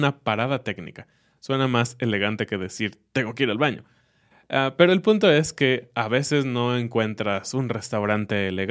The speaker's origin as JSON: {"language": "Spanish", "country": "Mexico", "said": "para mí como mexicano"}